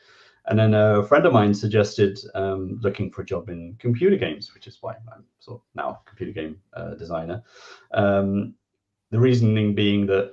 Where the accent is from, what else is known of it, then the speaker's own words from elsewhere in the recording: England, United Kingdom; moved away as an adult; now in Netherlands; I'm an Englishman living in the Netherlands. I've lived here for about 24 years now.